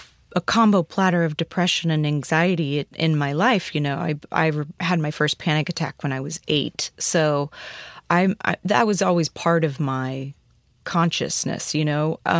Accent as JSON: {"language": "English", "region": "Texas", "country": "United States", "tie": "born or raised there", "said": "I've been aware of that since I was a young child and learning how to code switch growing up in Texas and everything."}